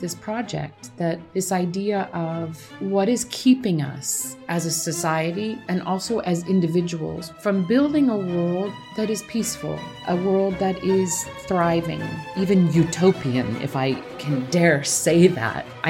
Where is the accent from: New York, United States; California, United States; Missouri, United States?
Missouri, United States; Kansas City; Sort of going back to that idea of, I grew up in Kansas City, right?